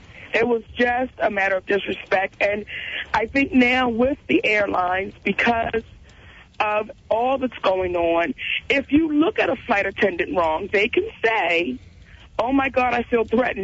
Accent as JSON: {"language": "English", "town": "Baltimore", "region": "Maryland", "country": "United States", "said": "I'm from Baltimore, Maryland."}